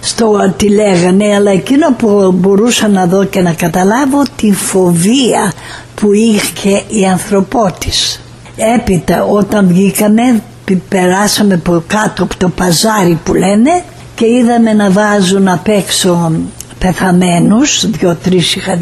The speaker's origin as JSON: {"language": "Greek", "town": "Kastoria", "region": "Western Macedonia", "country": "Greece", "said": "Βρισκόμουν στην πατρίδα μου, την Καστοριά."}